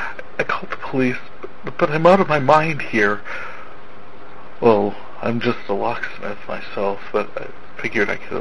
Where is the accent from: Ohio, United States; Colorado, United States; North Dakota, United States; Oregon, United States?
North Dakota, United States; I am from North Dakota